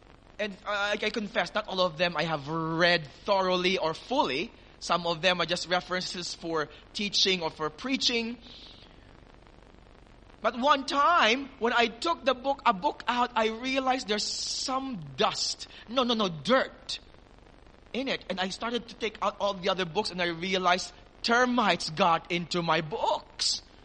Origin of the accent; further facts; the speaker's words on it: Philippines; And one of the things, of course, as a Filipino, was rice.